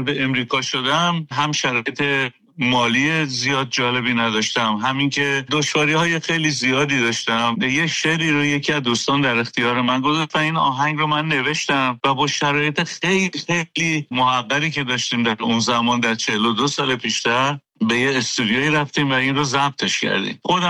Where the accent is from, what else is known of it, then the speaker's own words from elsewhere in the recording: Iran; moved away as an adult; also born or lived in Dubai, United Arab Emirates; اجباراً من از ایران خارج شدم، اومدم به دبی و قرار شد که برم به امریکا